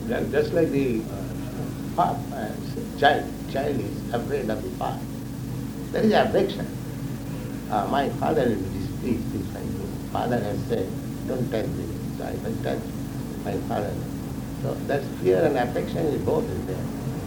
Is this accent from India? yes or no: yes; India; English is a second language; moved away; Because I came from India.